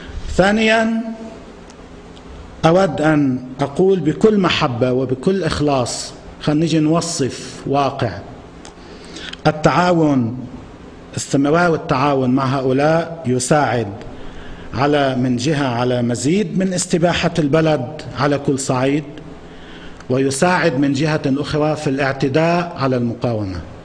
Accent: Lebanon; هل يجوز أن نبقى كلبنانيين سواء كنا في مواقع الرئاسة أو الحكومة أو المجلس النيابي أو إدارات الدولة أو كشعب لبناني

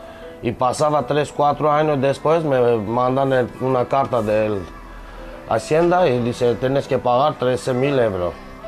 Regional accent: Armenia; Spanish is a second language; moved away; Somos de Armenia. He venido con mi familia, con mi mujer, con mis niños.

